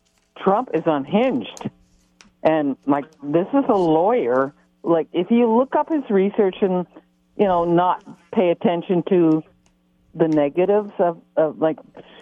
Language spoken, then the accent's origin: English; Canada; I can't vote in this country because I'm Canadian, and I don't live in Canada, so I can't vote there.